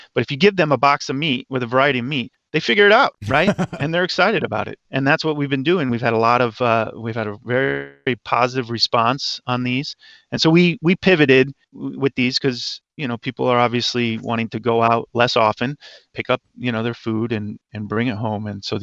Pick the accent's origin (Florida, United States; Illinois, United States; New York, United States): Illinois, United States; Chicago; As you mentioned earlier, I'm an Italian-American. I grew up near Chicago. We're actually Sicilian, and we stayed close to our Italian roots.